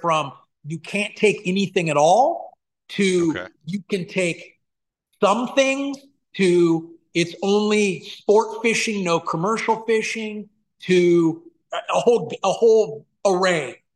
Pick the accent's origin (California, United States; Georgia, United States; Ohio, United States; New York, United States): California, United States; Isla Vista; I was born in Isla Vista, California, right north of Santa Barbara, by UCSB, and grew up, in that ocean, playing around in the tide pools and, hunting with slingshots.